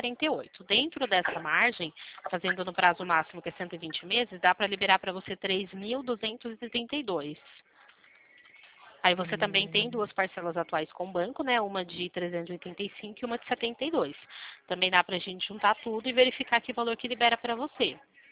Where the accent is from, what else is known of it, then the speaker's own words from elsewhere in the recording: Limeira, São Paulo, Brazil; Eu sou aqui de Limeira, interior de São Paulo.